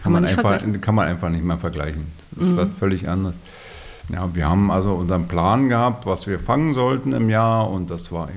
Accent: Brandenburg, Germany; Also wir sind in Rhinow zur Schule gegangen.

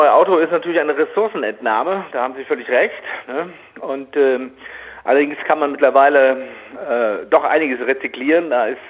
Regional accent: Berlin, Germany; Und da müssen wir uns als Berliner sagen, und es kommt ja noch dazu, dass wir in Berlin ein wunderbares öffentliches Personenverkehrsnetz haben.

